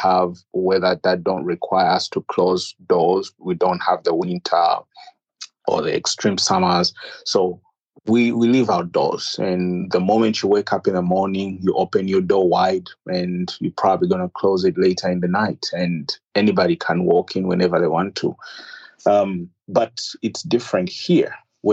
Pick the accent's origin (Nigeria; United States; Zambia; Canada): Zambia; where the place I grew up in Zambia, we had our neighbors